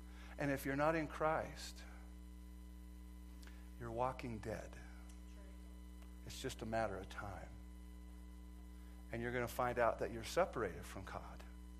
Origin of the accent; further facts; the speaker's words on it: Montana, United States; I'm a farmer from Montana